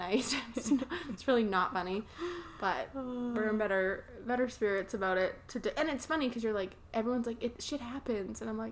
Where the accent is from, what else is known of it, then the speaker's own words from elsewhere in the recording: Okotoks, Alberta, Canada; because I'm from Okotoks and I've never had to take the bus.